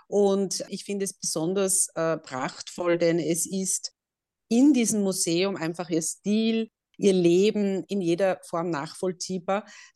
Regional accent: Mariazell, Styria, Austria; also ich komme aus Mariazell, wo ständig die Glocken geläutet haben.

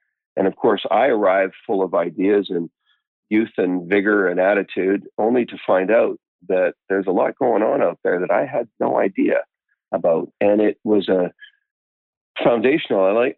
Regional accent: New Westminster, British Columbia, Canada; Yeah, I grew up in the Vancouver area, and I know we got a pretty local listenership. 51 years in New Westminster.

